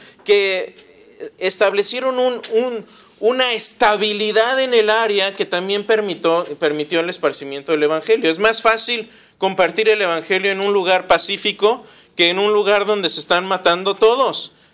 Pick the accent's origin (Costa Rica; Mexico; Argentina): Mexico; Querétaro; No eran como en mi país, mi estado se llama Querétaro